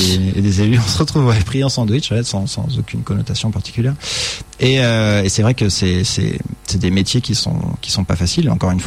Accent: Lyon, Auvergne-Rhône-Alpes, France; Moi, je suis de la Guillotière, rien à voir.

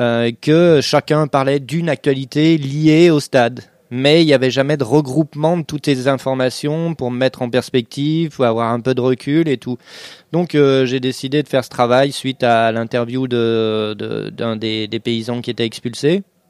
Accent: Lyon, Auvergne-Rhône-Alpes, France; Je suis lyonnais

